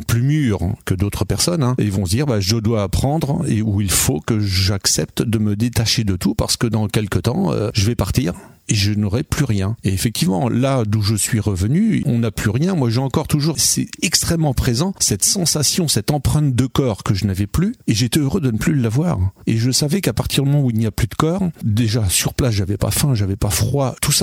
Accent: Alençon, Normandy, France; donc je suis issu d'Alençon, j'ai toujours vécu dans la région

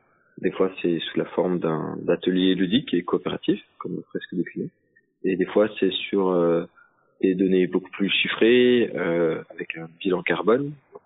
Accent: Pays de la Loire, France; Parce que j'ai grandi, enfin je suis né, j'ai grandi, j'ai évolué en Sarthe, donc je connais plutôt bien le département et les acteurs qui y sont, etc.

